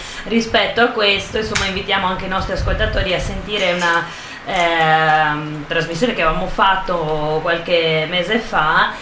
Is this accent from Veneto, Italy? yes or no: yes; Padua, Veneto, Italy; per noi padovani, insomma, noi veneti, ci riguarda da vicino